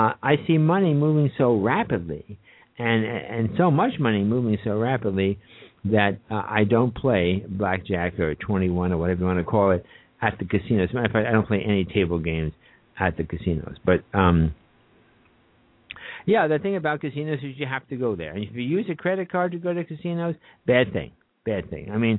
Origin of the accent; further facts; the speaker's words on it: New York, United States; I'm a New Yorker myself